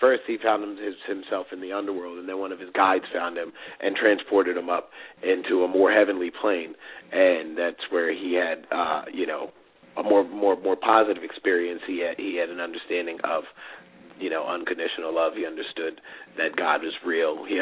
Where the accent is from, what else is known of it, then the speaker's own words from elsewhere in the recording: Brooklyn, New York, United States; I'm 28 years old. I'm from Brooklyn, New York. I went to Emory University. I grew up very, very poor in Section 8 housing, but my mother loved me really, really well.